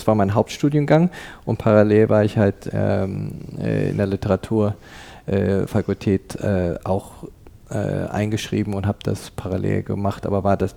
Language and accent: German; Canada; moved away as an adult; also born or lived in Cologne, Germany; Ja, also ich bin 50 Jahre alt, bin in Deutschland, in Köln geboren und in Kanada aufgewachsen, ab dem Alter von 9 Jahren. Habe also meine formativen Jahre in Kanada verbracht. Bin mit Mitte 20 wieder zurück nach Europa gekommen, damals auch im Rheinländischen angefangen